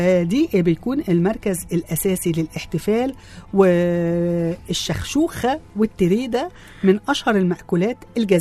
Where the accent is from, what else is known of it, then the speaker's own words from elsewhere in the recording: Egypt; احنا اصلنا عندنا في مصر وفي البلاد العربيه